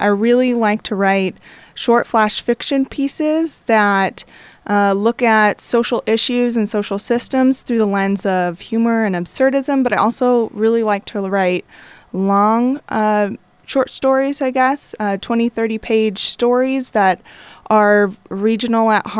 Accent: Nebraska, United States; Only that I was more interested in continuing to write about this landscape and the landscape of my home state, Nebraska.

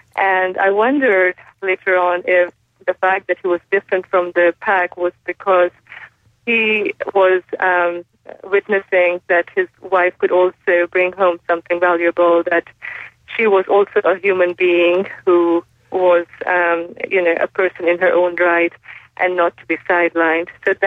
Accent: India; So I was raised in India, and I noticed that, of course, in India we have a very strong tradition

